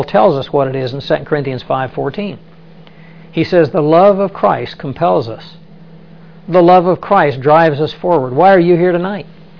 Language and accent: English; Kansas, United States; born there; also born or lived in Arizona; I was born in Kansas, and that was the place that God had for me in the beginning. But then His geographic will changed for me to go to Arizona.